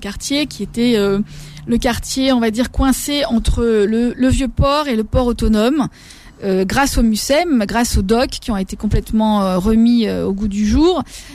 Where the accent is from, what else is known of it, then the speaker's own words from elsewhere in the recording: Corsica, France; c'est mes origines corses hein, qui parlent. Mais oui, en tant que Corse, on est habitué à manger son poids pour faire plaisir.